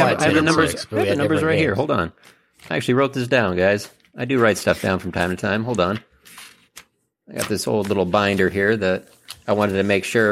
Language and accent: English; Detroit, Michigan, United States; growing up in the Metro Detroit area, like everyone loves the Red Wings there.